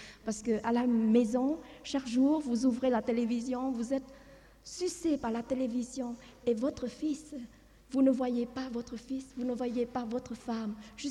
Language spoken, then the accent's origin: French; Vietnam; moved away; En fait, j'ai quitté le Vietnam depuis 68, mais je n'ai jamais quitté une minute. Mes mains ont atteint le Vietnam chaque moment